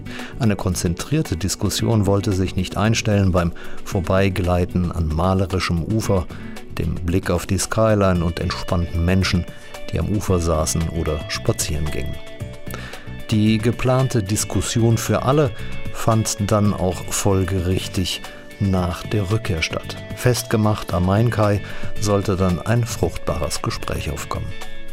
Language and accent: German; Frankfurt, Hesse, Germany; Als gebürtiger Frankfurter kann ich Kindheitserinnerungen heranziehen.